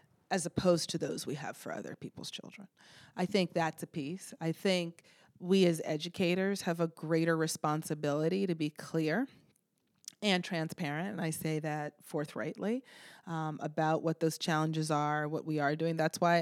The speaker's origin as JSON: {"language": "English", "town": "Boston", "region": "Massachusetts", "country": "United States", "said": "keep in mind I'm from Boston"}